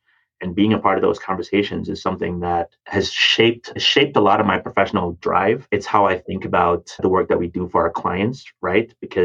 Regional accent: Jamaica; I grew up in Jamaica, kind of saw what it looks like to have a family run business

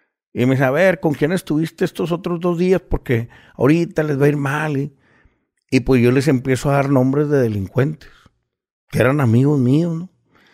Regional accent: San Nicolás, Nuevo León, Mexico; Que vengo de Monterrey, de San Nicolás.

